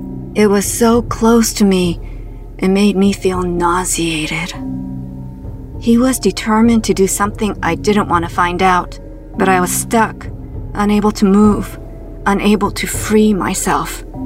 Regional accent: Toronto, Ontario, Canada; I was walking my hometown of Toronto, Canada.

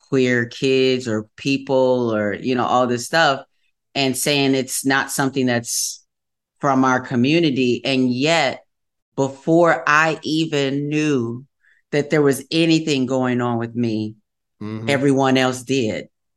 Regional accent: Wisconsin, United States; You know, growing up in the Midwest, you know, kind of a small box, a little bit, a small pond.

